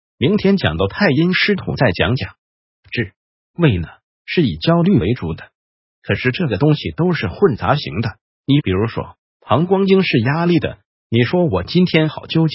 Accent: China; 我们中国人说有脾胃之气的话就火，没有脾胃之气就死

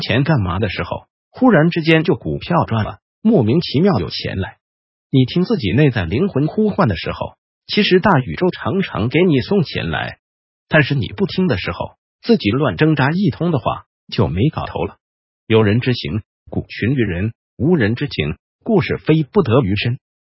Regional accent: Taiwan; 我们台湾人是一辈子的力气用完了就死掉

